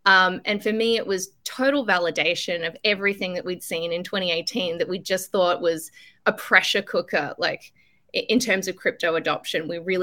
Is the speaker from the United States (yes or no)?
no; Australia; accent: Australian; moved away as an adult; now in Philippines; You can tell by my accent, I'm Aussie, but I have been living in the Philippines since 2018.